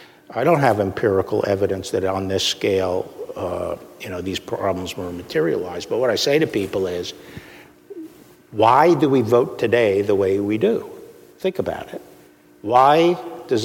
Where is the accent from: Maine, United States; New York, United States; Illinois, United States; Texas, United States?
New York, United States; New York City; growing up on the Upper West Side in Bella Abzug's district in New York. We lived in Columbia University housing, which was great housing overlooking the Hudson River and stuff